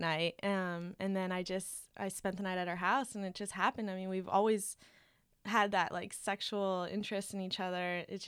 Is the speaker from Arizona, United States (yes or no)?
no; Pasadena, California, United States; I'm from Pasadena area, so I've grown up in California my whole life.